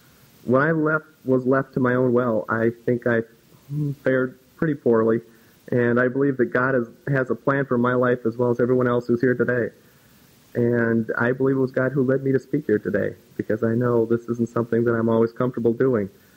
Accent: Eden Prairie, Minnesota, United States; I grew up here in Eden Prairie, and I was the local Star and Tribune paper boy.

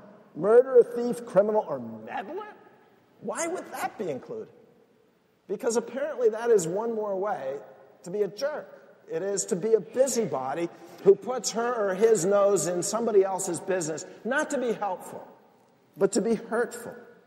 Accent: United States

